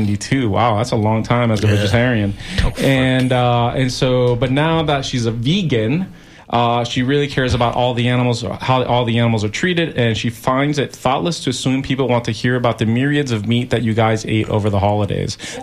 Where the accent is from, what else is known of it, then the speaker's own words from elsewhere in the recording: Puerto Rico; So growing up in Puerto Rico, again, from elementary school to I graduated high school, ham is a big thing down there, right?